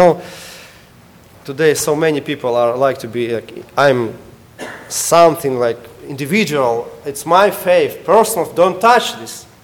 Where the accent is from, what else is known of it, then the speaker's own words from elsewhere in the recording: Ukraine; English is a second language; now in United States; So when we need to move to United States from Ukraine